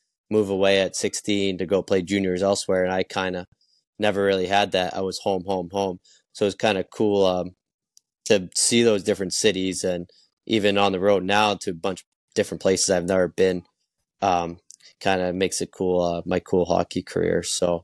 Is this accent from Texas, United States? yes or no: no; Maine, United States; So I actually played juniors in my hometown, and then I played college in my hometown as well at UNE.